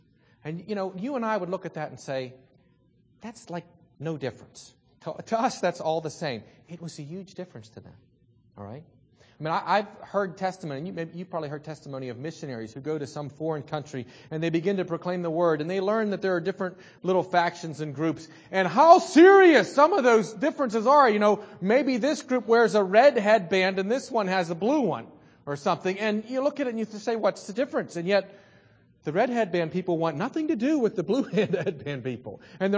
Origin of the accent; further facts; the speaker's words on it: United States; as much as I'm an American and I'm happy to be an American, being an American is not a qualification for being a member of the church.